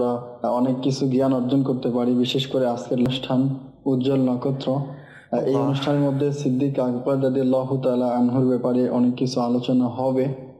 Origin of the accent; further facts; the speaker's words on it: Rangpur, Rangpur Division, Bangladesh; আমার বাড়ি রংপুর।